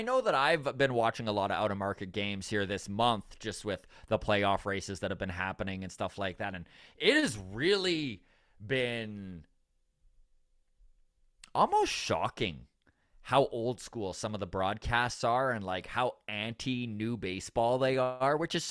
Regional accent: Canada; as a couple Canadian comics

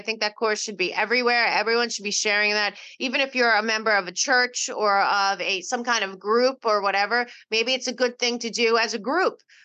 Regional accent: New York, United States; accent: New York; Yeah, you know my accent.

